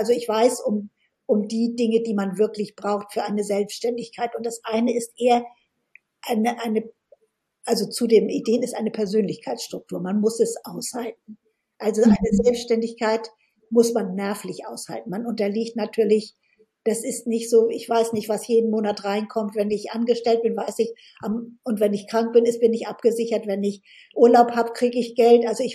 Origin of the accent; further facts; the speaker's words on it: Hamburg, Germany; Ja, ich komme aus Hamburg hier und sitze in meinem Gemeinschaftsbüro